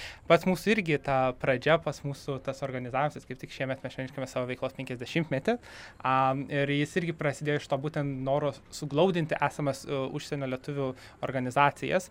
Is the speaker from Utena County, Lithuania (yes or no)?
no; Telšiai, Telšiai County, Lithuania; aš esu, pavyzdžiui … aš esu iš Telšių kilęs, Žemaitis aš esu, bet taip pat mes turime visi tą bendrą vardiklį lietuvis